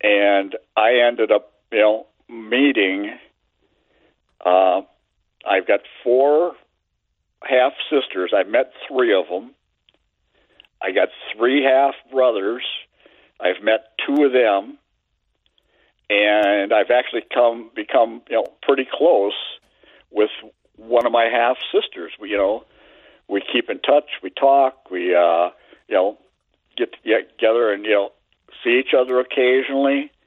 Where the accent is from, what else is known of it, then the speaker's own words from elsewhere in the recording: St. Paul, Minnesota, United States; born there; I was born in St. Paul. I live in Andover.